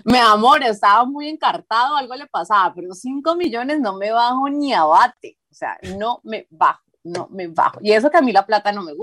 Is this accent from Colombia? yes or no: yes; Colombia; Colombia, tierra querida.